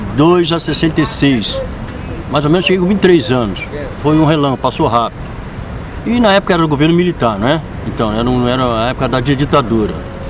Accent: Rio de Janeiro, Brazil; Nasci em Botafogo, no Rio de Janeiro. Sou carioca.

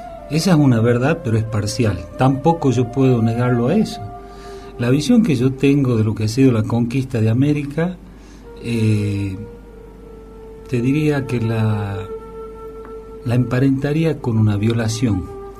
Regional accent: San Salvador de Jujuy, Jujuy, Argentina; Acá nací en San Salvador de Jujuy, en Cuyaya. Soy de Cuyaya. Nací en mi casa.

